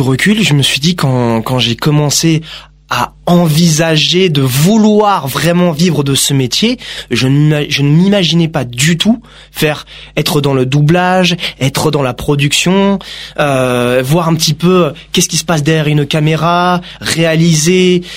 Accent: Mont-de-Marsan, Nouvelle-Aquitaine, France; Ah, toi, je viens de Mont-de-Marsan.

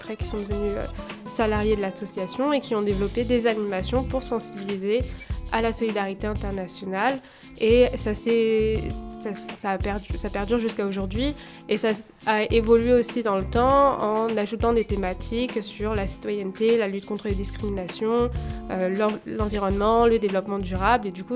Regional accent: Île-de-France, France; je suis originaire de l'Essonne et là en ce moment je vis en Seine-Saint-Denis.

